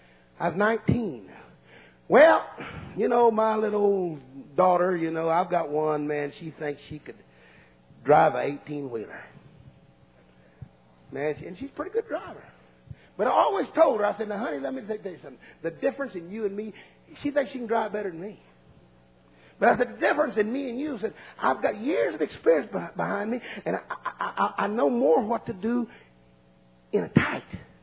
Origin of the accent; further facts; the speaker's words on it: Odessa, Texas, United States; And I'm from West Texas. Odessa, Texas, my home church. And my dad's was in the oil field.